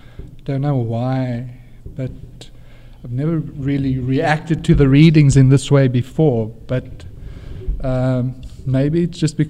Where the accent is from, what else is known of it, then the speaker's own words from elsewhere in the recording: South Africa; now in Canada; I'm South African. I'm living in Canada.